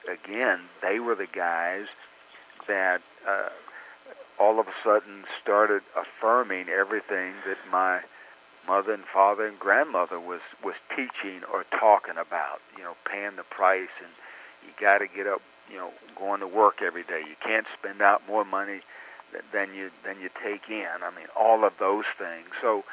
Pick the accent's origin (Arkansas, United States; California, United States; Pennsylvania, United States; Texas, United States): Texas, United States; Now, as a player, I've grown up in Eufaula, which was at Fort Worth, Dallas metropolitan area. We grew up on Dallas Cowboy football